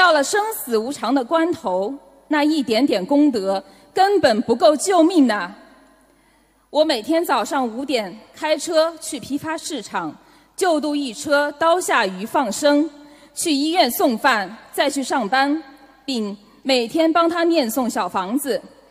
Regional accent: China; 我来自中国，学佛前是一个名副其实的享乐派

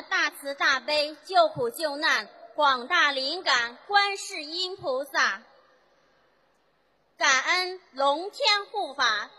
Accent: Beijing, China; 我是来自北京的

